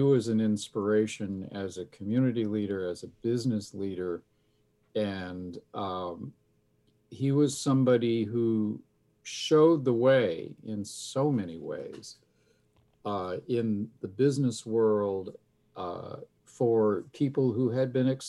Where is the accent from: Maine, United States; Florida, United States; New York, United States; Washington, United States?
New York, United States; I grew up in the New York area.